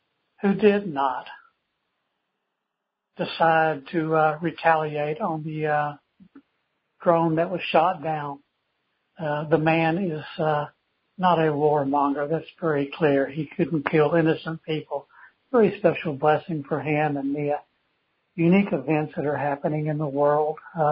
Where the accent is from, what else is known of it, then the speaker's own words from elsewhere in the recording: Longview, Texas, United States; born there; now in Emory, United States; I'm in a little town of Emory, Texas, about halfway between Fort Worth and Longview, where I was born in Longview.